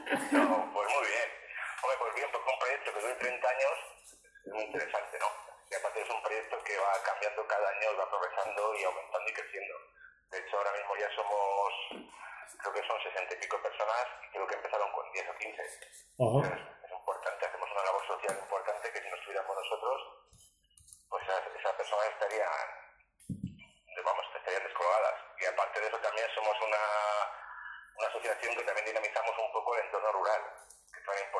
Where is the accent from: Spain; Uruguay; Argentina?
Spain; Burgos, Castile and León; No, yo tampoco lo sabía porque tampoco soy de esa zona, soy de Burgos.